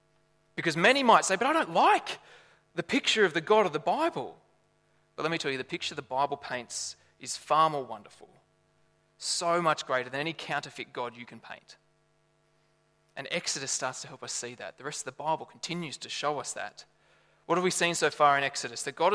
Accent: Lithgow, New South Wales, Australia; I grew up in Lithgow, the smell of fire was just this really nice thing

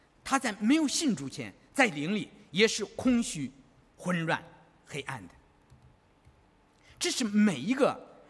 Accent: China; 我们中国人一般不喜欢墓地的地方啊

